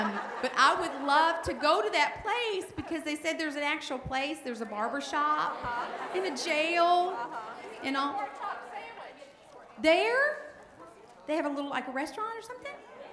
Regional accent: Mississippi, United States; But I'm from Mississippi, and if you've never been to Walls, probably nobody has even heard of it.

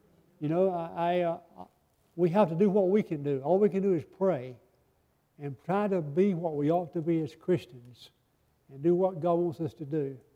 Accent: United States; I'm an American. I'm thankful that I was born and raised in this country.

